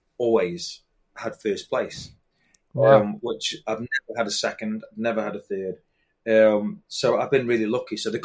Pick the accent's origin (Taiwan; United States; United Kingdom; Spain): United Kingdom; England; I'm English